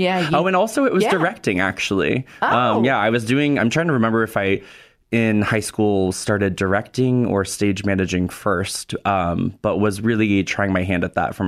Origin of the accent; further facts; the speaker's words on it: Portland, Oregon, United States; also born or lived in Los Angeles / New York City; I grew up in the Portland, Oregon area. I went to undergrad in Los Angeles, and then I lived and worked in New York City, where I spent most of my career